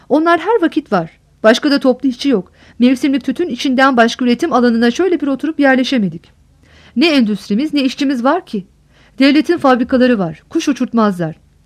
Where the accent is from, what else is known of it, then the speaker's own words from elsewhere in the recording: Eastern Anatolia, Turkey; Doğuluyum. Ben de içlerinden sayılırım. Babam yanından Kürtlük varmış bizde de. Ninem Türkçe bilmezmiş.